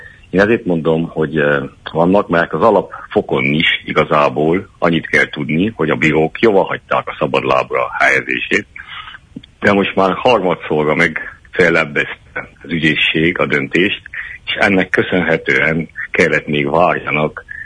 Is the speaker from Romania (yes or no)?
yes; Transylvania, Romania; székelyek vagyunk, pedig székelyek vagyunk, és leszünk is voltunk, és egyúttal erdélyi magyarok.